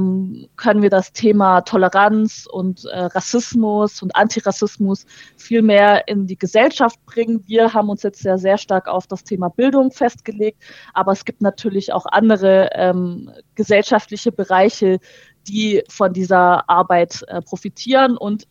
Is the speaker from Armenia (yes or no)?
no; Reutlingen, Baden-Württemberg, Germany; Ich bin selber aus Reutlingen